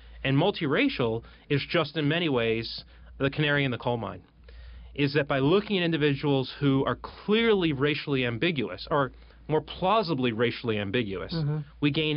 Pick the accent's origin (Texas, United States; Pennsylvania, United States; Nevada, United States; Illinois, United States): Pennsylvania, United States; Philadelphia; I'm from Philadelphia area. I went to Northwestern University as an undergraduate and had never been west of Ohio.